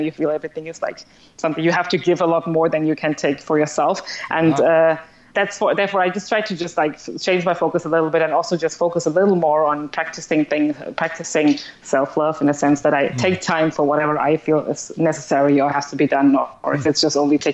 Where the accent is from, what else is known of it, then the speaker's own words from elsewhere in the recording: Germany; English is a second language; my parents are from Sri Lanka. I was born and raised in Germany, and I was I was growing up in a very little small town, and I was one of the very few immigrants, actually, who were living there.